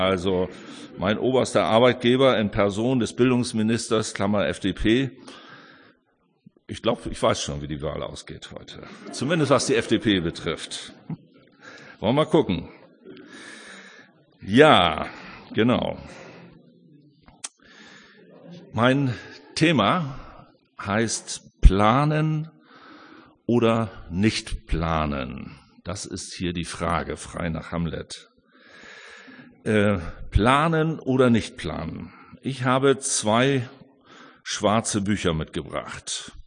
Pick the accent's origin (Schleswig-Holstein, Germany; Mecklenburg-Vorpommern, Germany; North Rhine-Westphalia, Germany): North Rhine-Westphalia, Germany; Gronau; born there; Deshalb wollte ich immer abhauen aus Gronau in Westfalen, wo ich geboren bin.